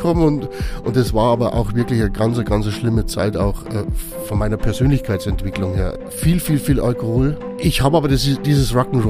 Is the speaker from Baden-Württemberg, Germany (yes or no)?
no; Cham, Bavaria, Germany; also born or lived in Hirschau; Also ursprünglich komme ich aus Cham in der Oberpfalz, also Nähe Furtenwald, das glaube ich sagt jedem was irgendwie. Und da habe ich bis, glaube ich, 96, 97 gewohnt und dann bin ich Richtung Hirschau gezogen, Monte Carlino.